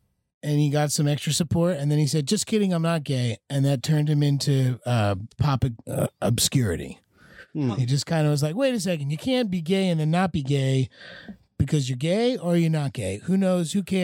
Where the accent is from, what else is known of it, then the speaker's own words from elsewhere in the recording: New Jersey, United States; No, the New Jersey book was like, hey, we're both from Jersey, like we can appreciate this.